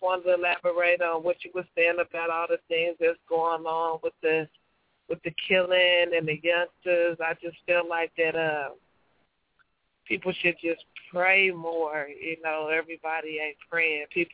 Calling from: Oklahoma City, Oklahoma, United States; Well, this is, I'm calling from Oklahoma City.

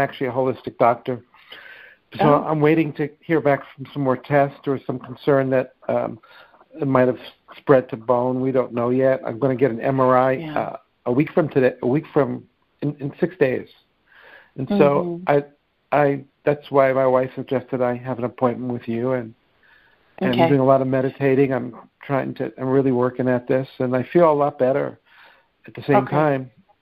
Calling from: Encinitas, California, United States; I'm from Encinitas, California.

